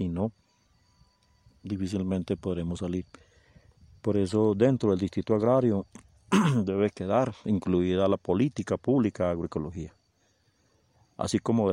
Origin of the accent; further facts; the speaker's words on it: Caramanta, Antioquia, Colombia; Soy de Caramanta, hago parte de una asociación de campesinos y campesinas en Caramanta